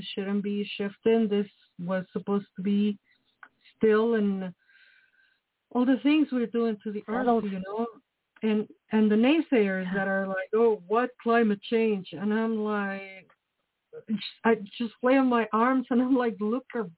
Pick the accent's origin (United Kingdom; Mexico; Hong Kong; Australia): Mexico; English is a second language; now in United States; like me, I came from Mexico and I'm leaving no roots on this world.